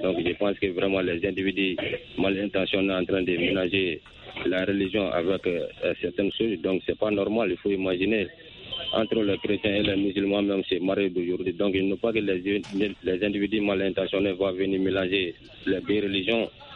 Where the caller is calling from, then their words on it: Sonigini, Mali; Je vous appelle depuis mon village natal à Sonigini.